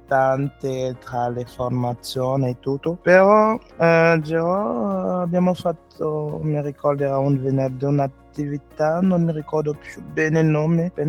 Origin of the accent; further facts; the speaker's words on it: Cameroon; Italian is a second language; now in Italy; Vengo dal Camerun, sono qui in Italia da 2 anni.